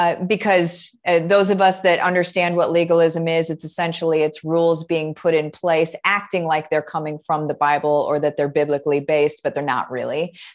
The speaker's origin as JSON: {"language": "English", "region": "Illinois", "country": "United States", "tie": "born or raised there", "said": "I grew up in Central Illinois. And my parents weren't hugely religious before I was born."}